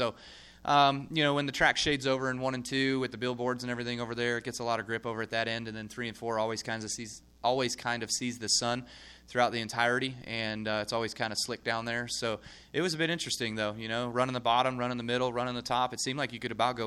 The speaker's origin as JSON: {"language": "English", "town": "Las Vegas", "region": "Nevada", "country": "United States", "tie": "born or raised there", "said": "to do it here in Las Vegas at my hometown track would certainly be huge."}